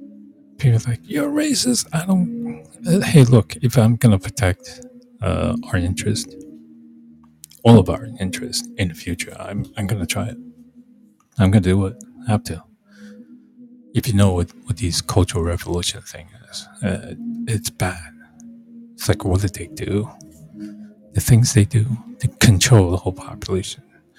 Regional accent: Taiwan; when I grew up in Taiwan

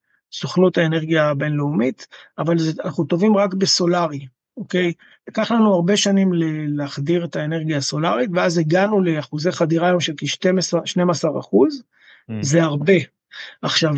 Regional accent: Jerusalem, Jerusalem District, Israel; אז אני בירושלים, אני ירושלמי, משפחה ותיקה בירושלים, 17 דורות

